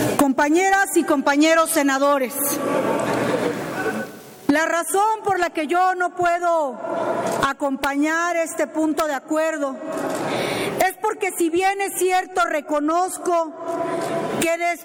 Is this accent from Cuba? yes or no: no; Mexico; como mexicana y como ciudadana